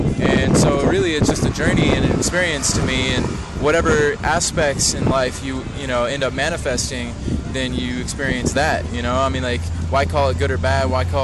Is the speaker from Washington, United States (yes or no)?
no; Austin, Texas, United States; I grew up in Austin, Texas, and I've been playing saxophone for 13 years.